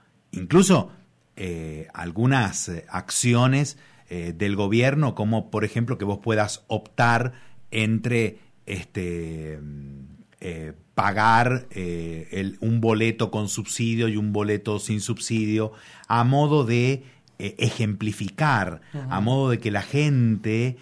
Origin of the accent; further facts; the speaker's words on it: Argentina; como argentinos y argentinas, como ciudadanos y ciudadanas de este país